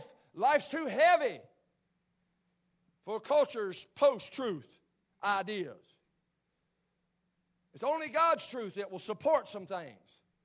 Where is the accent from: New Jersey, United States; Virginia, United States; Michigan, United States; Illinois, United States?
Virginia, United States; Craig County; I'm from Craig County. All right, now Craig County was like this.